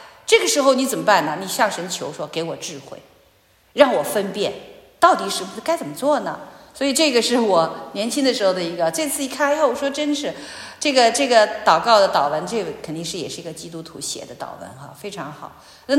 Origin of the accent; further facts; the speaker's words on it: China; 我们中国人说那个中国古话怎么说